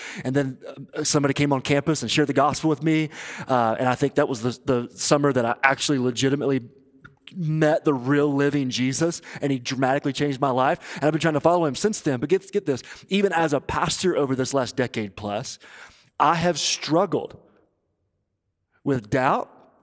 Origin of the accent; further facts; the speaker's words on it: Tennessee, United States; I grew up in East Tennessee, and family experiencing material poverty and abuse